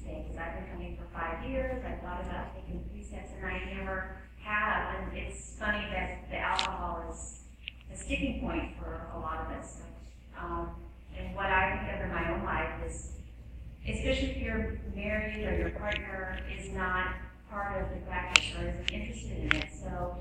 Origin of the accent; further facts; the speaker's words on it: the South, United States; and I'm from the South, and that's called a teetotaler, you know?